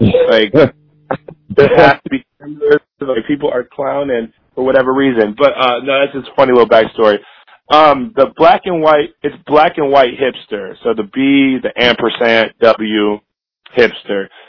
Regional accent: Milwaukee, Wisconsin, United States; I'm from Milwaukee. I've been drinking this shit since I was 16

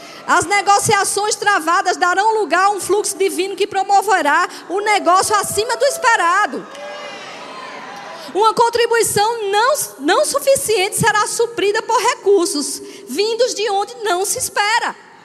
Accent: Northeast Region, Brazil; Eu sou nordestina, tá?

